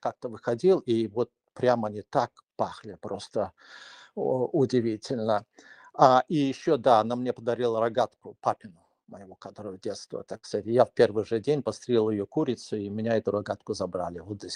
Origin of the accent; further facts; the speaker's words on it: Minsk, Belarus; Я не родился и не вырос в Шумячах. Я родился и вырос в Минске. Вот. Но у меня отец из Шумяч.